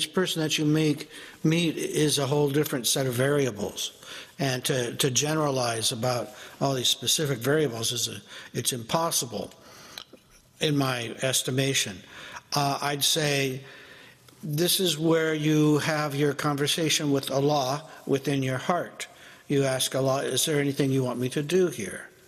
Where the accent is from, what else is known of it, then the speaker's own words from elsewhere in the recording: California, United States; As I understand, I am from California. Both LA and San Francisco, Oakland and Berkeley